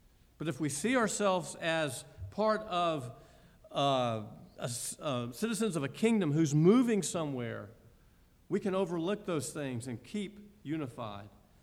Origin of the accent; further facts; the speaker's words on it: Augusta, Georgia, United States; I'm from Augusta, I'm all into that.